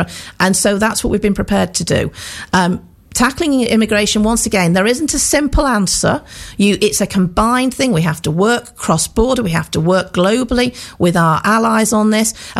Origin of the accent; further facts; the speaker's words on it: West Midlands, United Kingdom; born there; I was born in the Moorlands, I live in the Moorlands, and I will always fight for the Staffordshire Moorlands.